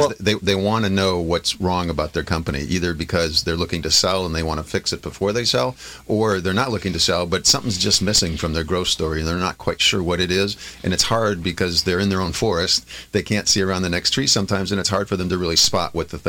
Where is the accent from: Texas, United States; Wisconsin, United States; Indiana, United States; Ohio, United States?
Wisconsin, United States; now in California, United States; I'm from Wisconsin. I'm the transplant. I grew up in the Midwest.